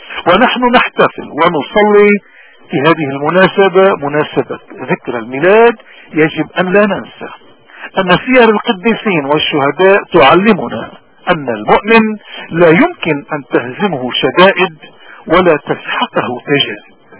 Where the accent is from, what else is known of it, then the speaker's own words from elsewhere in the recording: Lebanon; تسلحنا به كلبنانيين منذ 7000 سنة ولازمنا